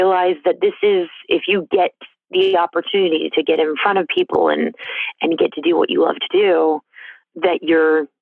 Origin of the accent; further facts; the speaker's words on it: Las Vegas, Nevada, United States; Yes, very true. I was born and raised in Las Vegas.